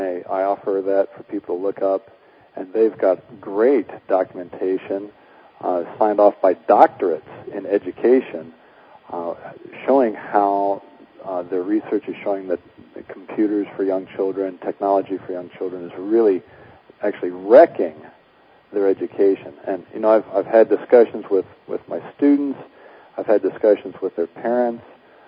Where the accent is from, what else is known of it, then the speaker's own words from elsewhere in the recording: United States; now in Czech Republic; no, I'm an American.